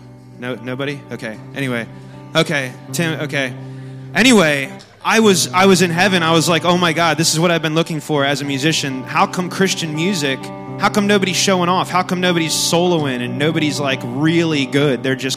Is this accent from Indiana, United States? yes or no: no; Tulsa, Oklahoma, United States; And like he said, as far as pastor's kid goes, I was raised in Tulsa, Oklahoma.